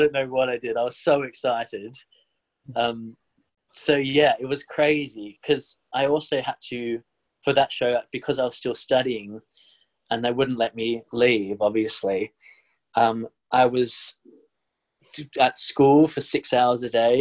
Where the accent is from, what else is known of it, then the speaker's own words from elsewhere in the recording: Tasmania, Australia; now in Melbourne, Australia; when I moved to Melbourne from Tasmania, where I grew up, I couldn't afford to, we didn't have a lot of money